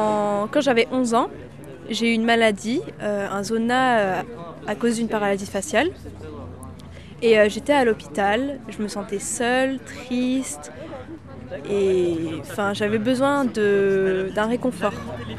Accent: Navarrenx, Nouvelle-Aquitaine, France; je viens de Navarinx, dans le Béarn.

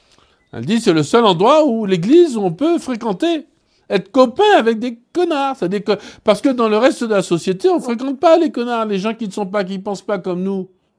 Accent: Martinique, France; Et tu dis, je suis de la France, la Martinique.

